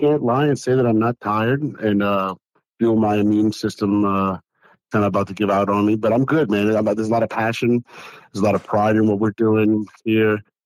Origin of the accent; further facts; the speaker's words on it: New Orleans, Louisiana, United States; because of the fact that we're from New Orleans and New Orleans had Katrina